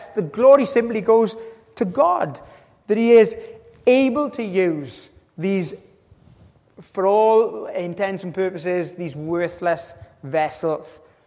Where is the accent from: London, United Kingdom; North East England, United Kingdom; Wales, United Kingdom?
Wales, United Kingdom; I'm from Wales